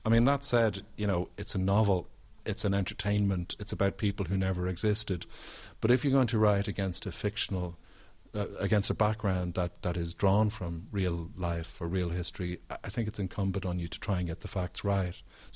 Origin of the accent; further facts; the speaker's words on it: Ireland; that we as Irish people, I think we can understand how people who left Ireland to escape famine and oppression would have fought for the northern side